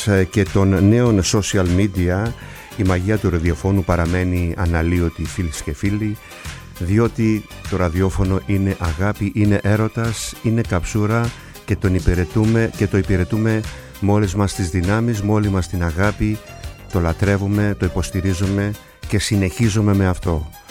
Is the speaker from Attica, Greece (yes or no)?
no; Kasos, South Aegean, Greece; στο νησί μου στην Κάσο